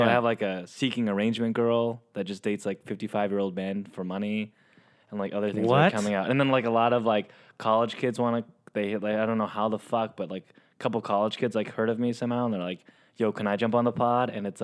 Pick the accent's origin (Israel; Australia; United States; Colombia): United States; San Diego, California; No, I'm from San Diego.